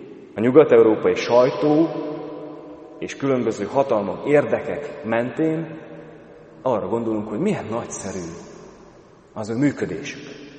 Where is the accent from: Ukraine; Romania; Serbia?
Ukraine; Zakarpattia Oblast; én mivel kárpátaljai származású vagyok, ismerem kárpátaljai viszonyokat.